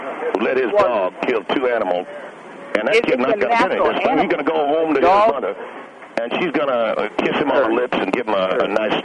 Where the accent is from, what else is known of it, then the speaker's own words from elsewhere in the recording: West Virginia, United States; I'm from West Virginia. Yes, sir.